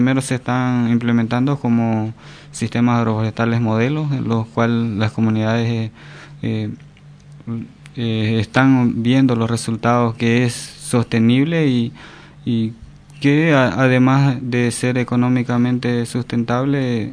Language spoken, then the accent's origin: Spanish; Ascensión de Guarayos, Santa Cruz, Bolivia; que es el municipio de Ascensión de Guaray, en especial a la comunidad Laguna Corazón, que es la cual de donde yo vengo